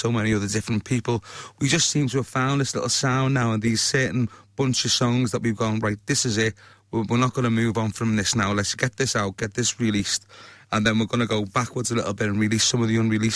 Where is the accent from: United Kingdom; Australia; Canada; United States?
United Kingdom; Bootle, North West England; I grew up in Bootle. I still live there. Yeah, I still live around the corner from my parents